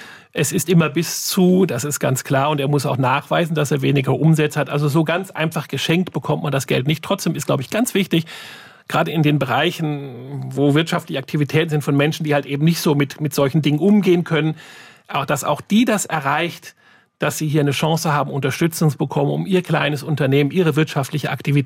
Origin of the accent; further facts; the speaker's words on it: Rhineland, Germany; ich als Rheinländer vielleicht weniger als andere